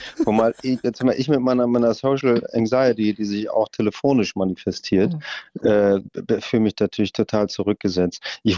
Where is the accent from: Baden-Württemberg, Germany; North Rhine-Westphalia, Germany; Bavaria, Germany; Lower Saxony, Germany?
North Rhine-Westphalia, Germany; now in Berlin, Germany; Ich rufe tatsächlich aus Berlin an. Mhm. Bin eigentlich Ostwestfale und meine Geschichte spielt auch in Ostwestfalen. Mhm. Aber mich hat es irgendwie in den letzten Jahren nach Berlin verschlagen.